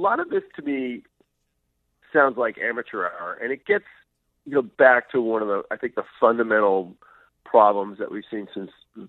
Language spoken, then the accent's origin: English; United States; things that we're actually, as an American, lives out to fight and defend